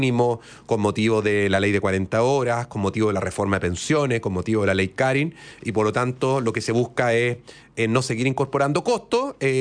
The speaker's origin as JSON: {"language": "Spanish", "town": "Ovalle", "region": "Coquimbo", "country": "Chile", "said": "Yo soy del norte, soy de Ovalle, lo dije hace un ratito, ¿cierto?"}